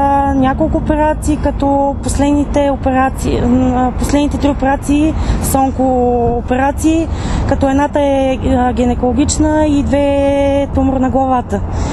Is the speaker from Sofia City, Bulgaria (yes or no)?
no; Dupnitsa, Kyustendil Province, Bulgaria; От Дупница